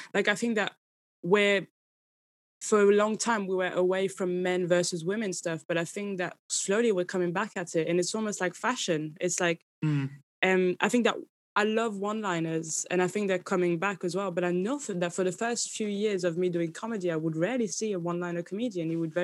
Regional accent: Paris, Île-de-France, France; makes me look like my story is deeper than growing up near the Eiffel Tower, which is a good brag, I think.

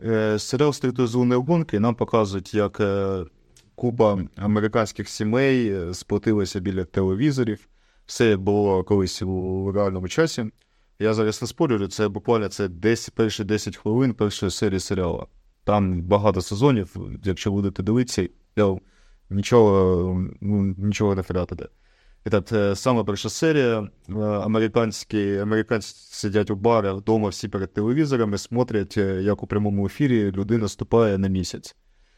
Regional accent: Kharkiv, Kharkiv Oblast, Ukraine; Так, ми з Харкова, ми з Востока, так, ми 30 років розмовляли російською мовою, і тепер ми перейшли на українську.

